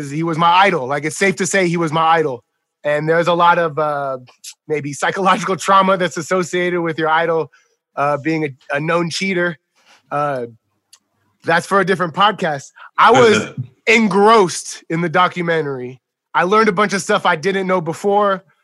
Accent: California, United States; I grew up in the South Bay. I was a big A's fan.

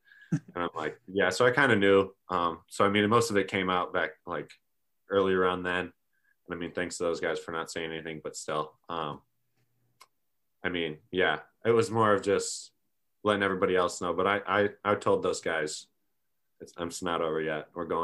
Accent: Madison, Wisconsin, United States; I mean, I grew up in Madison. I grew up a Badger.

